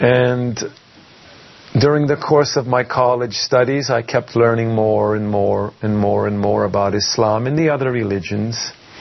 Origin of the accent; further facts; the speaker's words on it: Massachusetts, United States; now in Egypt; I was born in Boston, like you said. Then when I was a little boy, we moved to 100 kilometers south of Boston, still in Massachusetts.